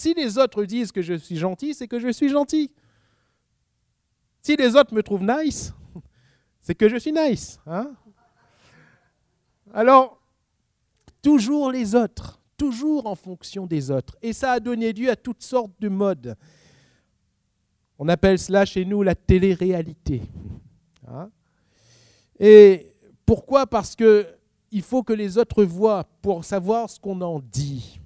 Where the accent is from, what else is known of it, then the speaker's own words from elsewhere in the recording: Réunion; Mais de là où je viens, à l'île de la Réunion, ou même dans la France, dans tout ce monde occidental, en Europe